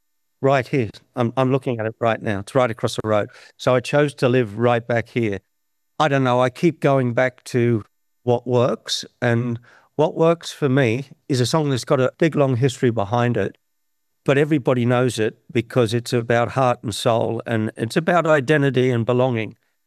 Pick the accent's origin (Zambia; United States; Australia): Australia; New South Wales; The fact that I'm Australian, and particularly this part of Australia, which is God's country, working class. I'm looking over Newcastle Harbour now.